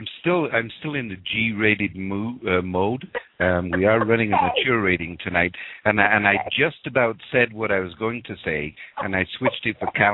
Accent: York, Yorkshire and the Humber, United Kingdom; But I grew up in Northern England, and there's a city there called York, which is an old Roman fort.

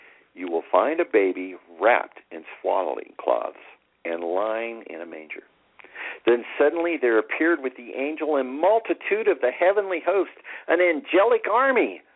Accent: California, United States; born there; since I was born in California, that type of a census today, I'd have had to travel from Texas all the way back to California just to be officially counted

